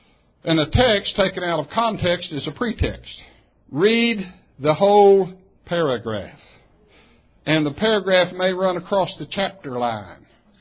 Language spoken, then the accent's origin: English; Texas, United States; Now, you had Dr. Null up here with his beautiful southern accent, but I'm from West Texas, folks. And what you see is what you get. And we have colloquialisms that are peculiar to West Texas.